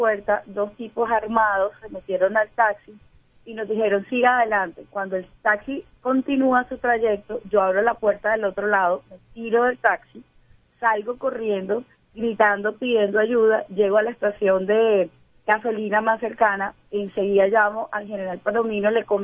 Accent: Barranquilla, Atlántico, Colombia; Si es una amenaza ya como barranquillero, que es nuestra costumbre tomar un taxi en la mañana, en la tarde, en la noche, cualquier hora

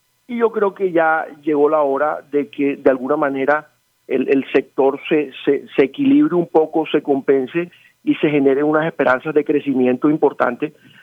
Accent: Colombia; En la medida en que nosotros, como colombianos, empecemos a exportar más distintos tipos de productos

